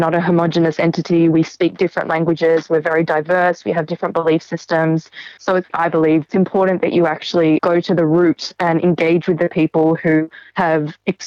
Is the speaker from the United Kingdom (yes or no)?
no; Australia; born there; No, I was born in Australia